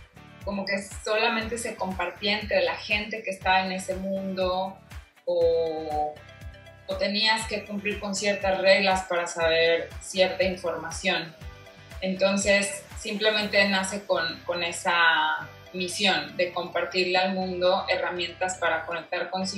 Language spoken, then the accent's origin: Spanish; Guadalajara, Jalisco, Mexico; also born or lived in Monterrey; Bueno, pues, yo nací en Guadalajara hace 29 años, y desde chica crecí con toda esta información.